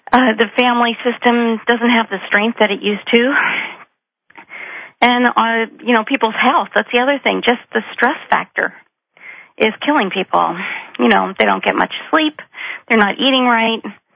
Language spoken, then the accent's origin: English; New Jersey, United States; I grew up in New Jersey in the 50s.